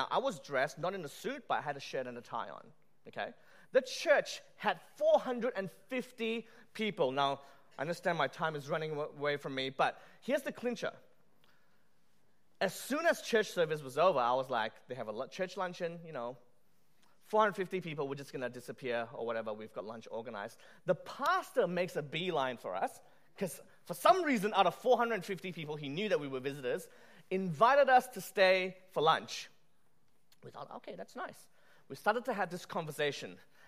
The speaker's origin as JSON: {"language": "English", "country": "Australia", "said": "hi, we're visiting from Australia. And, you know, my parents and I, we'd like to come and visit your church."}